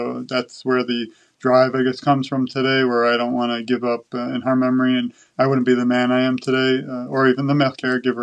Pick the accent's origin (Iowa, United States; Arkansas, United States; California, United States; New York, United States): New York, United States; Brooklyn; My background is I'm from Brooklyn, New York. Grew up.